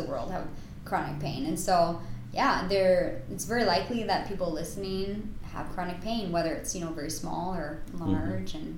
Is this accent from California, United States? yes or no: no; Moscow, Idaho, United States; but I grew up here in Moscow, and so moving to DC just would have been like a culture shock.